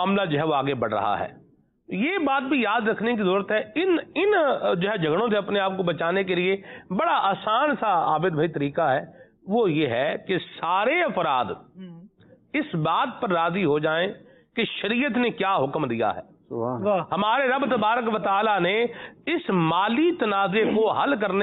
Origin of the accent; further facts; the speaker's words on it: Punjab, Pakistan; میرا تعلق بھی پنجاب سے ہے